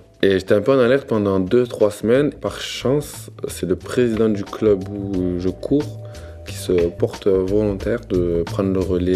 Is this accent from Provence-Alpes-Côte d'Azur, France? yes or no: yes; Avignon, Provence-Alpes-Côte d'Azur, France; Bonjour, moi j'ai 24 ans, je suis originaire d'Avignon.